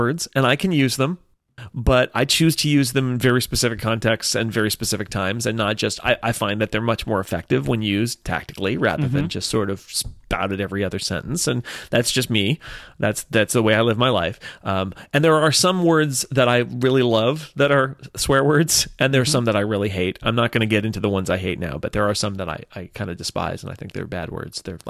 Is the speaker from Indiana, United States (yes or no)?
no; California, United States; it seems very Californian, and I am Californian